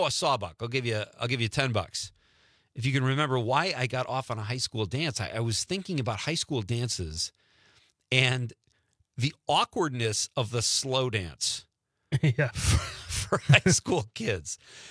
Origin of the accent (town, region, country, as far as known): Marinette, Wisconsin, United States; born or raised there